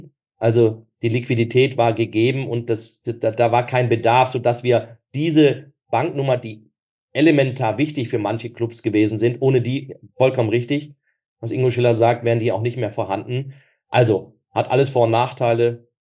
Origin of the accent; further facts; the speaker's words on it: North Rhine-Westphalia, Germany; als Ruhrpottler